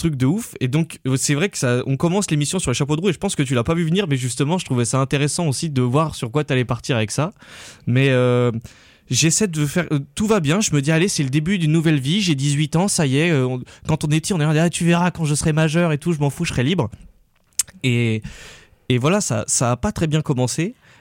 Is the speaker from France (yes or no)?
yes; Grenoble, Auvergne-Rhône-Alpes, France; Donc moi déjà j'ai grandi à Grenoble dans une famille aimante